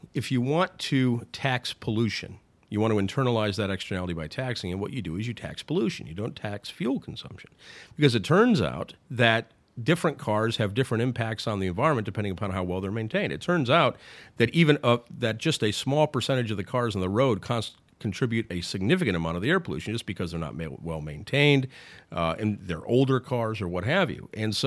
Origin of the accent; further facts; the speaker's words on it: Sioux City, Iowa, United States; For instance, I'm from Sioux City, Iowa